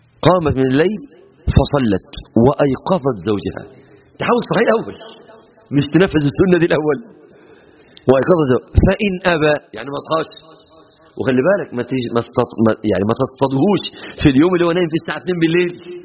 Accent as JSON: {"language": "Arabic", "country": "Egypt"}